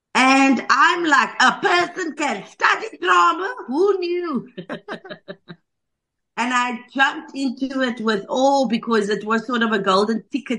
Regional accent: Cape Flats, Western Cape, South Africa; As a young girl growing up on the Cape Flats in the volatile years of the 80s, especially 88, 89, I was in matric.

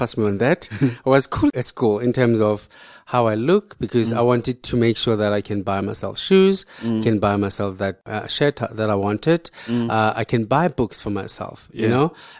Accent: Tembisa, Gauteng, South Africa; So I grew up in Tembisa. I'm from Tembisa. I went to school in Tembisa.

